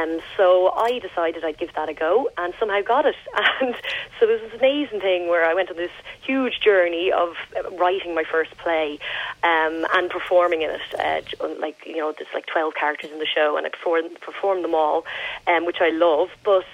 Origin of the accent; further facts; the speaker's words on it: Dublin, Leinster, Ireland; I'm an actor from Dublin